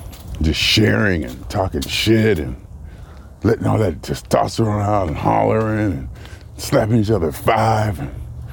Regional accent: Ohio, United States; also born or lived in Pennsylvania; I was born in Pennsylvania, lived in Pennsylvania, I guess for the first couple weeks, a month or so of my life, in my grandmother's house, till I moved to Ohio.

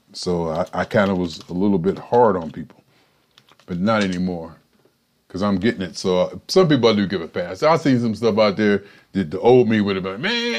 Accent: Boardman, Ohio, United States; Boardman, Ohio. Got doggone master suite with high speed internet, working from home, doing what I do in my hometown.

